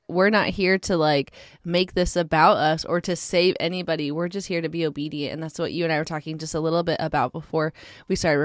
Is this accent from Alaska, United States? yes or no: yes; Alaska, United States; I grew up in Alaska, and so darkness is winter, right?